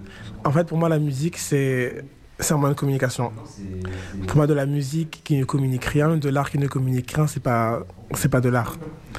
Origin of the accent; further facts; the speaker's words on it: Noyon, Hauts-de-France, France; Je viens de Noyon, qui est une toute petite ville où il y a un couvre-feu à 1h30.